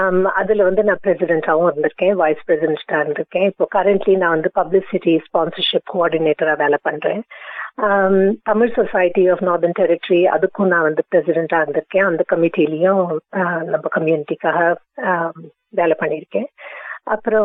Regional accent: Delhi, India; also born or lived in Chennai; இந்தியால பிறந்தேன், சென்னையில. இன்ஃபேக்ட் சென்னையில பிறந்தேன். அப்போ அந்த காலத்துல மெட்ராஸ் சொல்லுவாங்க, இப்போ சென்னைன்னு மாறிட்டு. அங்க பிறந்தேன். வளர்ந்தது எல்லாம் வந்து டெல்லியில. ஸோ டெல்லியில தான் படிப்பு, ஸ்கூல் காலேஜ் எல்லாம் முடிச்சு அப்புறம் அங்கேருந்து கல்யாணம் ஆயிட்டு 1990ல நாங்கள் வந்து ஆஸ்திரேலியாவுக்கு

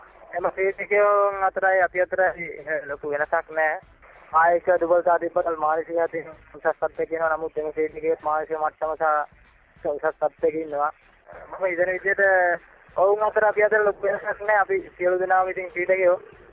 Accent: Ampara, Eastern Province, Sri Lanka; මගේ ගම තමයි ඉපදුනේ අම්පාර දිස්ත්‍රික්කයේ.

